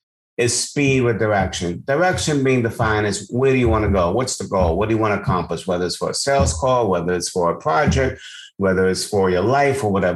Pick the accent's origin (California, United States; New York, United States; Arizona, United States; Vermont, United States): New York, United States; now in Florida, United States; I don't miss New York, although I'm still a New Yorker at heart, and I'll be up there visiting. But yeah, I'm in Florida right now.